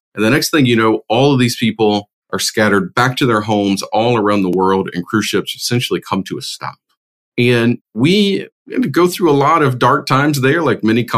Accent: Alabama, United States; also born or lived in Texas / Tampa; now in Atlanta, United States; So I was born in Texas, grew up in Alabama. Met my wife at the University of Auburn, where I completed my undergrad. From there, we have lived both in Alabama, Tampa for many years, and have been here in Atlanta for the last 8 years.

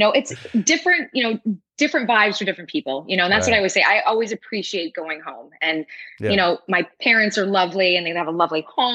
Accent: New Hampton, Iowa, United States; Yeah, so I'm from a little town called New Hampton, Iowa. It's northeast Iowa.

